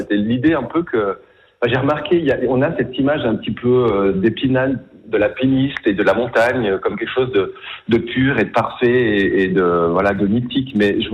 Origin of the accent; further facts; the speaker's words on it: Valais, Switzerland; en tant que Valaisan, on est forcément sous l'emprise du charme de cette course